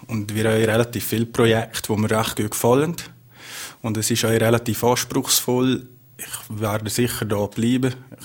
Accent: Valais, Switzerland; Das verkommt man hier mit als Walliser, denke ich.

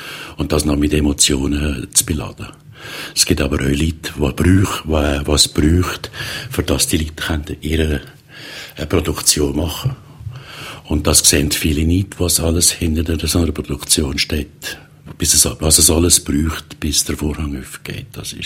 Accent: Valais, Switzerland; als Walliser hat man da einen gewissen Bonus ab und zu.

